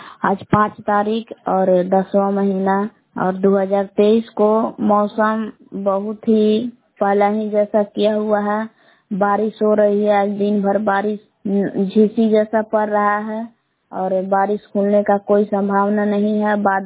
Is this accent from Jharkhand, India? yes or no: no; Bilav, Bihar, India; ग्राम बिलाव जिला कैमूर बबुआ की निवासी हूँ।